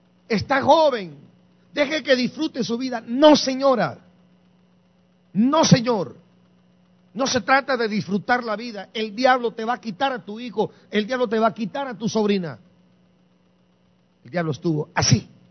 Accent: Guatemala; born there; yo llevo sangre en mis venas de Honduras. Y se alegran los hondureños, pero nací en Guatemala

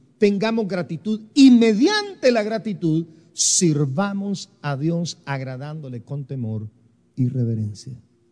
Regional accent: Guatemala; born there; yo nací dos veces en Guatemala.

